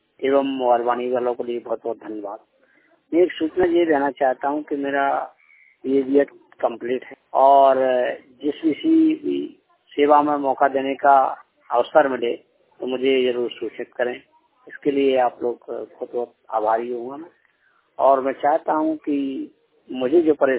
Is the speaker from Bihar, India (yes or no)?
no; Lahrua, Uttar Pradesh, India; मैं जिला जालौन उत्तर प्रदेश यूपी का रहने वाला हूँ। पूरा एड्रेस है ग्राम लहरुआ पोस्ट सिरमपुर जिला जालौन उत्तर प्रदेश यूपी।